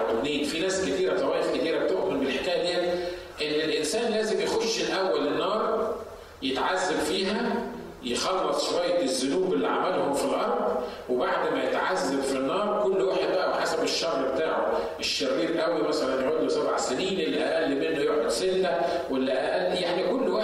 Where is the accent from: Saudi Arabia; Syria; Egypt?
Egypt; عشان كده عندنا في مصر كانوا كل يوم خميس